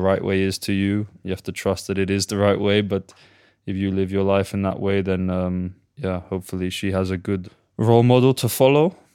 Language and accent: English; Portugal; moved away; I would say I'm English, but I'm from Portugal. Portugal is the country that made me who I am today, you know. My whole life was in Portuguese for many years, and my mum was worried I was going to forget how to speak English at one point.